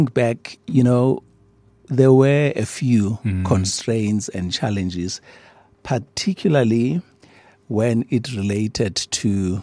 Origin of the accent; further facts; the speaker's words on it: Soweto, Gauteng, South Africa; Soweto was an exciting place, and it was a wonderful community. I have fond memories in terms of community and social life.